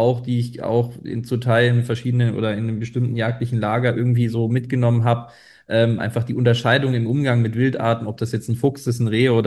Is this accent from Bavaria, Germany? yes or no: yes; Bavaria, Germany; wir kommen ja beide aus Bayern